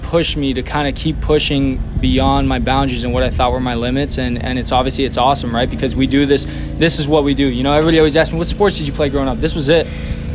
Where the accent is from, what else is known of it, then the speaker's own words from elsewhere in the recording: Florida, United States; I'm very proud and happy to be back in my home state. I feel like I'm so close to home, but yet so far. It's a 10-hour drive. But, you know, just being in Florida where I grew up